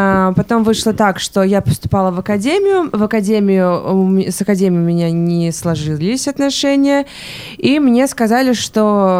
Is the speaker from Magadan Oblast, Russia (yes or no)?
no; Saint Petersburg, Russia; now in Moscow, Russia; Я коренная петербурженка. Родители живут в Питере. Еще две сестры в Питере.